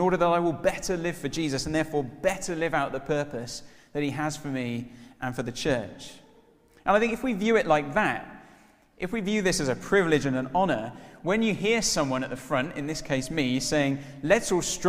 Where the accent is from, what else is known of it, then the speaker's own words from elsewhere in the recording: United Kingdom; Being British is all about being effortlessly superior at things, right?